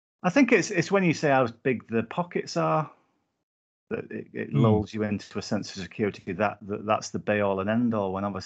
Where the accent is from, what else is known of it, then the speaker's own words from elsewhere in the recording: Whitehaven, North West England, United Kingdom; I grew up in Whitehaven in Cumbria